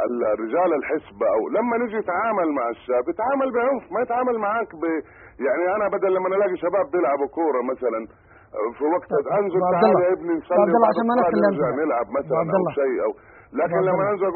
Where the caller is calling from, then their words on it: Jeddah, Makkah Province, Saudi Arabia; يعني حتى أنا أتكلم من جدة